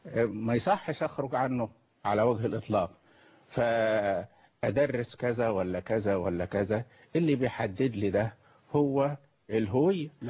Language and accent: Arabic; Egypt; ومكتوب إن أنا مسلمة فأنا إذن مسلمة، ومكتوب إن أنا جنسية مصرية فأنا مصرية عربية مسلمة.